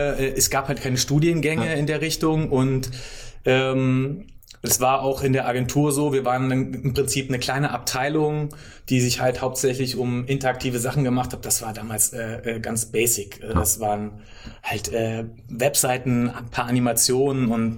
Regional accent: Schlitz, Hesse, Germany; also born or lived in Fulda; Genau, also ich bin eigentlich gebürtiger Fulderer, aber in Schlitz aufgewachsen.

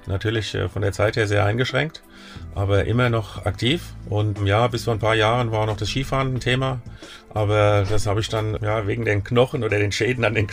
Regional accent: Mainz, Rhineland-Palatinate, Germany; born there; Aber dann 5 Jahre später haben sich meine Eltern wohl dann noch fürs Krankenhaus in Mainz entschieden.

